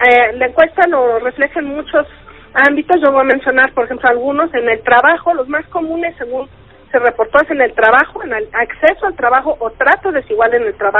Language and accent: Spanish; Mexico; ¿Qué tanto hay discriminación en México? ¿Qué tanto somos discriminados los mexicanos?